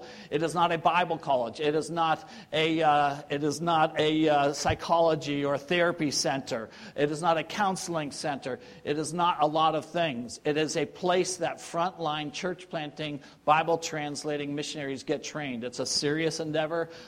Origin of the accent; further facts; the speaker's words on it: San Diego, California, United States; You know, me and my roommate, he's from back east. And I'm from San Diego.